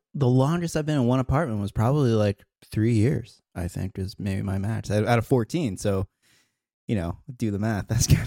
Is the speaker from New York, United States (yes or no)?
yes; New York, United States; now in New York City, United States; Yeah, I'm from the Hudson Valley in New York, and I've been living in the city for about like 14 years or so now.